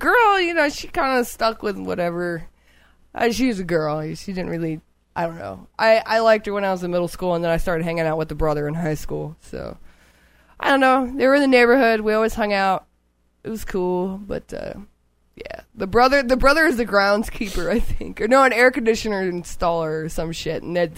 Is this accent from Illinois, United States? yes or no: no; Florida, United States; My hometown. Are you kidding me? I just saw a TV show with my hometown on it, and they like showed the fucking county court